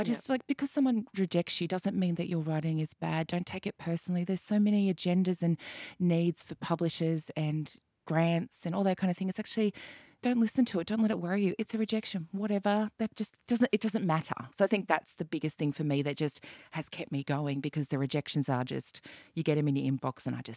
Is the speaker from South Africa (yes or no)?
no; Brisbane, Queensland, Australia; I grew up in Brisbane, which was, you know, on the back of the Joe era and the back of, like, you know, no arts funding and all this kind of stuff.